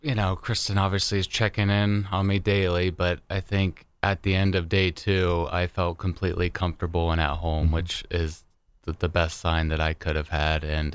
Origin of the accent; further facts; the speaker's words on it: Lancaster, Ohio, United States; now in Logan, United States; I am from Lancaster, Ohio.